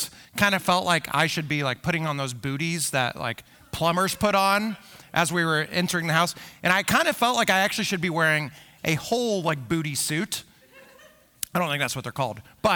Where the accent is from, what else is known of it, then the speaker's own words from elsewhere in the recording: Illinois, United States; I am from Central Illinois, so this is about 3 hours south of here, right? It is a farm town of 700 people. My graduating class was 37 kids.